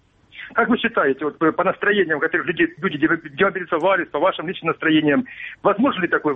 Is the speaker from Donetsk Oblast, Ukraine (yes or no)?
yes; Donetsk, Donetsk Oblast, Ukraine; now in Kramatorsk, Ukraine; Я сам дончанин. Уже больше 2 лет не был в Донецке